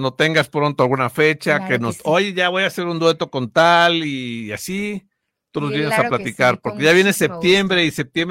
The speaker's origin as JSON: {"language": "Spanish", "region": "Veracruz", "country": "Mexico", "said": "sí soy veracruzano"}